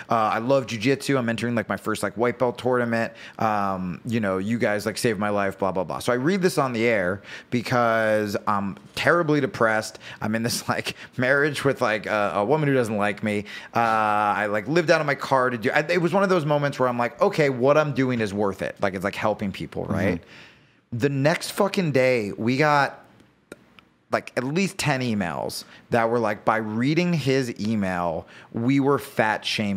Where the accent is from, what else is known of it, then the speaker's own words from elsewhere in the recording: New Jersey, United States; I grew up poor in New Jersey, so like if I got high, it was laced and I was in trouble.